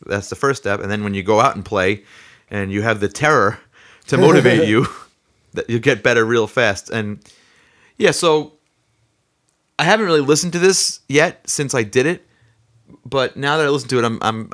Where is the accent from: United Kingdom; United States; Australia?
United States; New York; the folks at the St. George Theater for giving me this opportunity to play a set like this in my hometown.